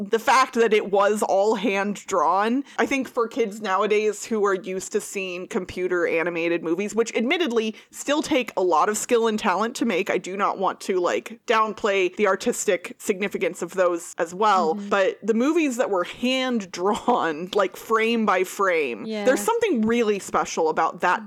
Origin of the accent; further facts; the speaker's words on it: Midwest, United States; Like, I grew up in the Midwest, and the Iowa State Fair is always a blast.